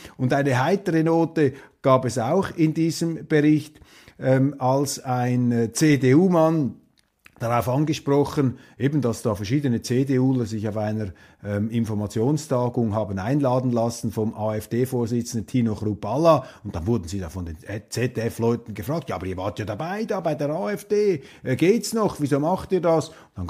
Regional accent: Switzerland; Aber als Schweizer höre ich auch nicht alles.

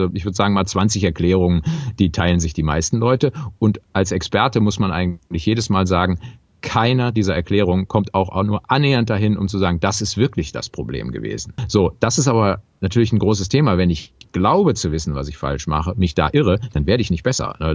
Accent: Düsseldorf, North Rhine-Westphalia, Germany; ich fühle mich ja als Rheinländer, weil ich da groß geworden bin in Düsseldorf.

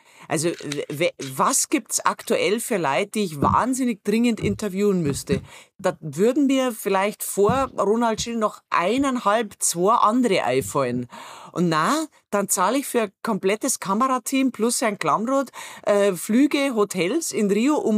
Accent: Bavaria, Germany; ich bin ein Bayer.

